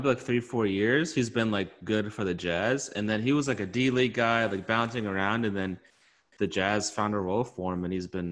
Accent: Florida, United States; like, it sucks growing up in Florida and not being a Bucs fan and like having all Bucs fans around you.

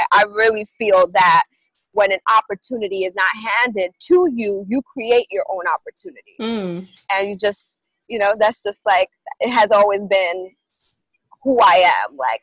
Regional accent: Dominican Republic; growing up in the Dominican Republic, I had a very, like, innocent childhood in the Dominican Republic.

